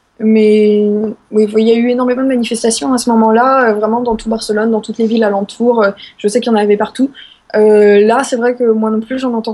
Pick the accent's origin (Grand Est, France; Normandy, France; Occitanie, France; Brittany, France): Brittany, France; Paimpol; elle le passe au Festival des Chants de Marins à Paimpol cet été. Et donc, c'est là d'où je viens.